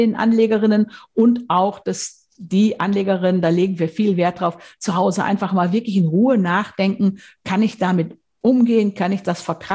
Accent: North Rhine-Westphalia, Germany; Ich komme aus dem Münsterland, aus Westfalen.

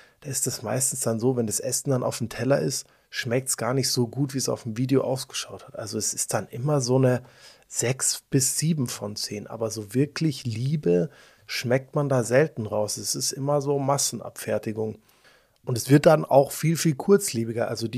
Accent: Sicily, Italy; moved away; I mean, ich bin in Sizilien aufgewachsen. Ich bin basically mit Pistazien groß geworden.

